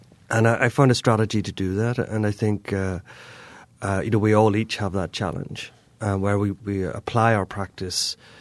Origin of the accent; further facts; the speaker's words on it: Northern Ireland, United Kingdom; from growing up in Northern Ireland, we were always nervous about how outsiders represented my home.